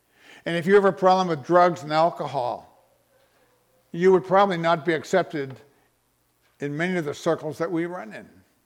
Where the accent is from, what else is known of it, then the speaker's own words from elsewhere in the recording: Texas, United States; or the fact that we're from Texas.